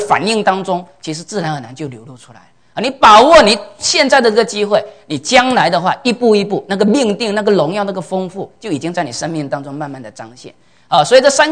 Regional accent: China; 所以很多时候我们中国人说宰相肚里人撑船

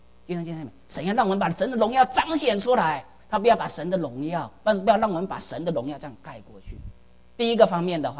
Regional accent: China; 今天弟兄姐妹们，我们中国人都是做大事的啊，每个人都是要做大事

